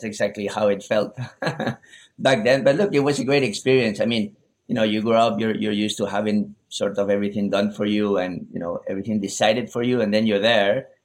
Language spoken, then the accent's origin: English; Spain; English is a second language; So I'm Spanish, based in Spain. I grew up in Spain, actually. But I spent my last year of high school in the States to learn English